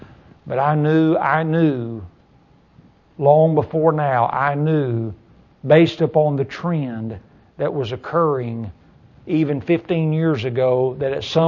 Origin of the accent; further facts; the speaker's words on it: Kentucky, United States; The world is changing, even in my home state, in Rowan County, where the circuit court clerk refused to issue a marriage license to two people of the same gender